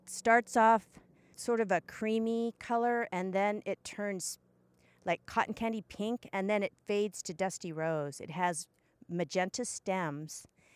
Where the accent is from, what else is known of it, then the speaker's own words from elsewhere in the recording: Pacific Northwest, United States; I'm from the Pacific Northwest and they can grow so many more shrubs and perennials than we can.